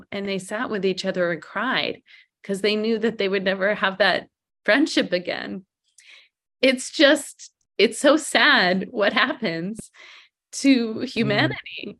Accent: Canada; born there; So I was born in Canada with many privileges of being North American.

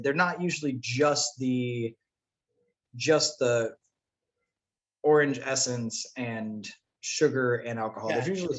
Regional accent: Florida, United States; I am from Florida, if the shirt and the rest of the personality don't pull that up.

